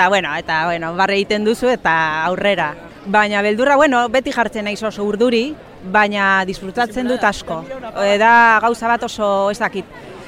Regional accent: Vitoria-Gasteiz, Basque Country, Spain; born or raised there; first language Spanish; Basque is a second language; also born or lived in Bilbao

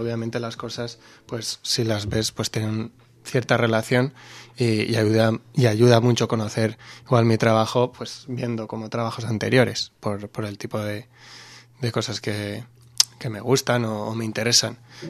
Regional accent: Valencia, Valencian Community, Spain; es un proyecto para una ciudad que ha sido la ciudad de Valencia durante mi adolescencia

